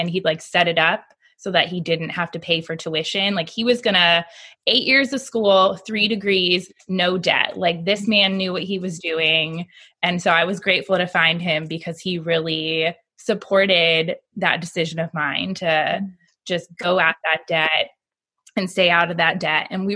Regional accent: Florida, United States; moved away as an adult; We're all originally from Florida. I was born and raised in Florida. Our kids were born there.

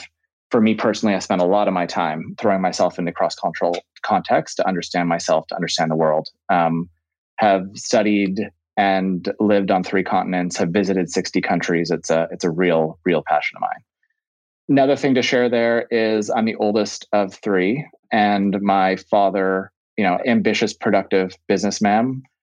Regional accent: Calgary, Alberta, Canada; born there; also born or lived in Ottawa / Greater Toronto Area; So I was born in Canada. So I was actually born in Calgary and I've lived in Ottawa, have lived in the GTA. But I was born into a Canadian-British family, and my father's originally from the UK.

